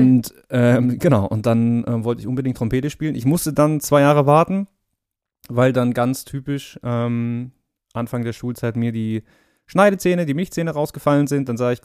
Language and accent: German; Darmstadt, Hesse, Germany; born there; Nein, gebürtig komme ich aus Darmstadt und das ist zwar nicht so weit weg